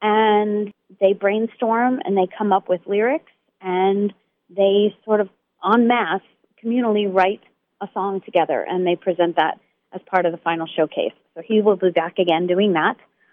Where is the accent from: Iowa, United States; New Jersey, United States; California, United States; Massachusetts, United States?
New Jersey, United States; So I am born and raised in New Jersey. I'm a Jersey girl